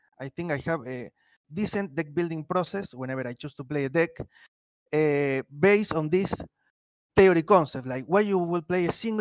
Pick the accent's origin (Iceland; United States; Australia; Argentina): Argentina; English is a second language; Well, I am from Argentina, South America